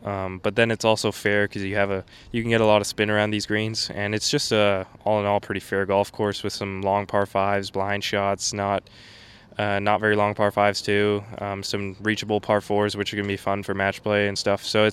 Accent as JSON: {"language": "English", "region": "Hamburg", "country": "Germany", "tie": "born or raised there", "lives_now": "United States", "said": "two of my hometown club members, friends of mine, have won out here. So it's kind of known to be our Hamburger Golf Club winning course"}